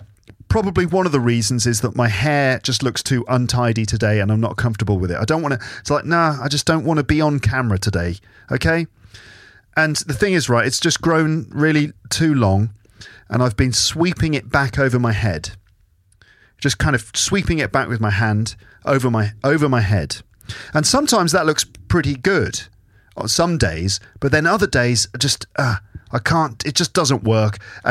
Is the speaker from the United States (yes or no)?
no; England, United Kingdom; moved away as an adult; now in Paris, France; I live in France. I live in Paris. I'm from England, but I live in Paris. And I moved here to be with my wife